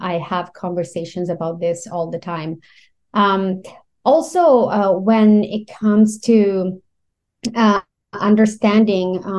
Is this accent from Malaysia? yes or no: no; Italy; English is a second language; now in Canada; I should say probably from my name and also an accent that I have. I came from Italy 15 years ago and moved to Canada.